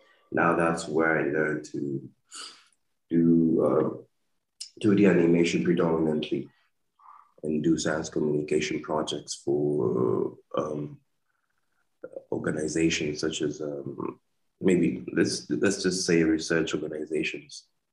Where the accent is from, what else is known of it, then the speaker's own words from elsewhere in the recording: Kenya; I'm Kenyan, man.